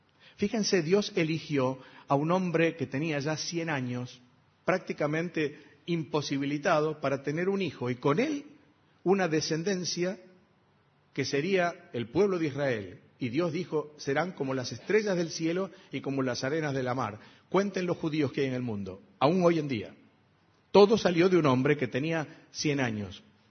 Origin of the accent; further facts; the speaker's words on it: Spain; Un establo, en mi tierra, en España, se le llama cuadra, la cuadra de los animales.